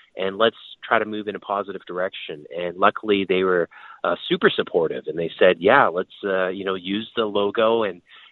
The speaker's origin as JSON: {"language": "English", "town": "Vancouver", "region": "British Columbia", "country": "Canada", "tie": "born or raised there", "said": "I grew up in Vancouver, a lifelong Canucks fan. And, you know, obviously as a member of the Chinese community"}